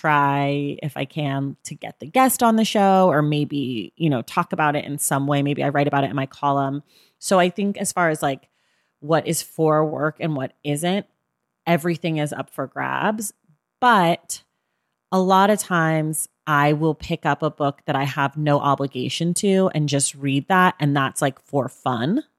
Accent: California, United States; my mom like didn't really remember it because we're from California.

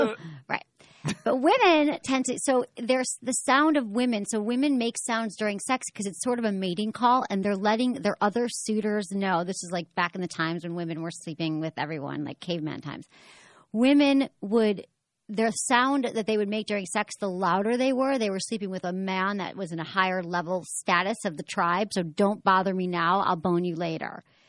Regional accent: Detroit, Michigan, United States; But I'm conflicted because I'm from Detroit, so I don't know what to do.

